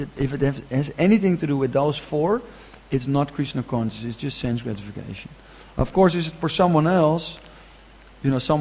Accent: Netherlands; English is a second language; But then, you know, I'm from Holland.

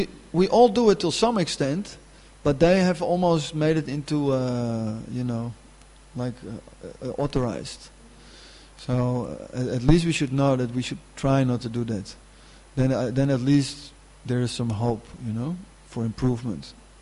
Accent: Netherlands; you know, we're from Holland, you know, and we know dikes. You know, if you need dikes, you call the Dutch, and we make dikes for you.

